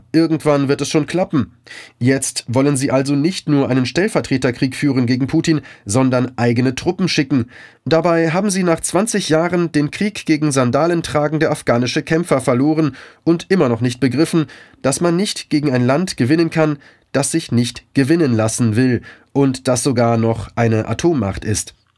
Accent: Germany; moved away as an adult; now in Africa; Ich lebe inzwischen in Afrika. Eigentlich könnte ich mir das in Ruhe anschauen, aber Deutschland ist meine Heimat.

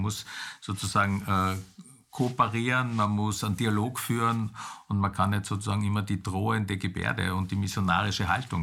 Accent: Vienna, Austria; Dann bin ich Österreicher, dann bin ich Europäer, kein Problem.

